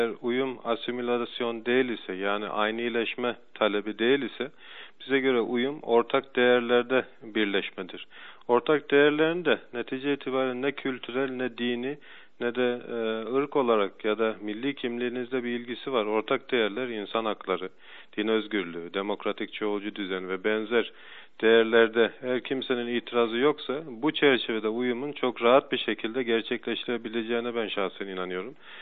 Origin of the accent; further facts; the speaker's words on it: Germany; Almanya'da doğma büyüme, eğitimimi de Almanya'da tamamladım.